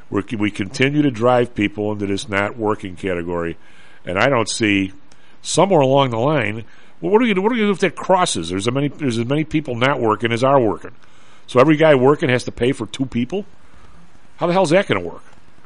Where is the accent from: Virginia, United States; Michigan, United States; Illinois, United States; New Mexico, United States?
Illinois, United States; Evergreen Park; I grew up in Evergreen Park, and a little bit of a history for listeners that are all over the country.